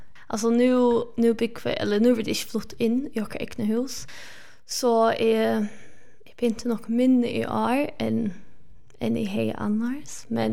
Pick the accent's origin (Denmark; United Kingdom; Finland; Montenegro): United Kingdom; Scotland; Jag kommer från Skottland. Jag är uppvuxen här